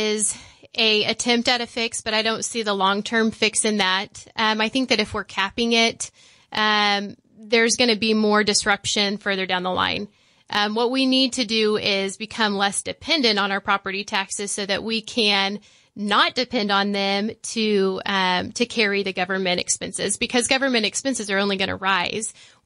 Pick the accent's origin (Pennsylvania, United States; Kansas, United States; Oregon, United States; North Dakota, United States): Kansas, United States; Goddard; And I'm from Goddard, so I would love to see the growth for affordable housing out there.